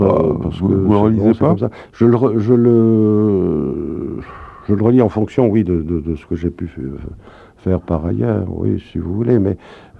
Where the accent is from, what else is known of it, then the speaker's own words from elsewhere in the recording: Bordeaux, Nouvelle-Aquitaine, France; born there; parce que je suis né à Bordeaux à une certaine date, etc.